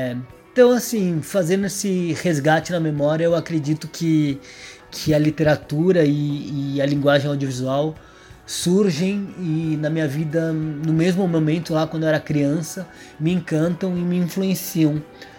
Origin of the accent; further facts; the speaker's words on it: São Paulo, Brazil; eu sou filho único, cresci em São Paulo, em um apartamento nos anos 80 e 90